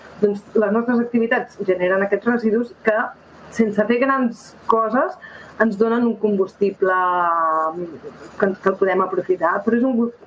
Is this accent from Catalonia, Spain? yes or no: yes; Banyoles, Catalonia, Spain; això era el meu poble natal, a Banyoles, vaig tornar a Barcelona a treballar en una enginyeria